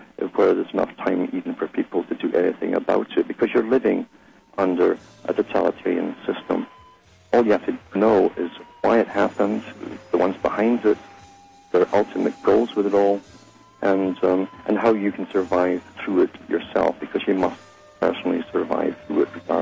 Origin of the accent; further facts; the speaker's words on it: Ontario, Canada; from Ontario, Canada.